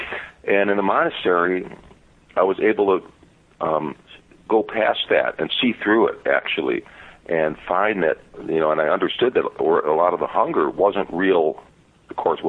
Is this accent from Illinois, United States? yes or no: yes; Chicago, Illinois, United States; I grew up in Chicago in a kind of tough neighborhood, and I had never seen people like that on the street corners of Chicago.